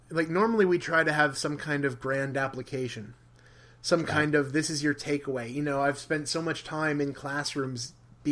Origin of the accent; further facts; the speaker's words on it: United States; being a dude growing up in America and having all of these amazing things just at my fingertips.